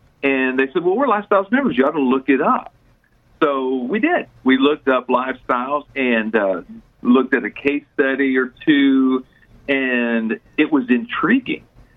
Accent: Houston, Texas, United States; I grew up in the Houston area, so I've been here over 50 years.

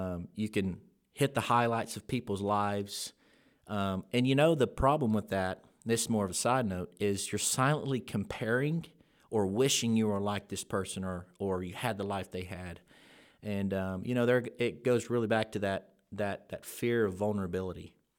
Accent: Louisiana, United States; you know, I'm from Louisiana. I root for those Tigers

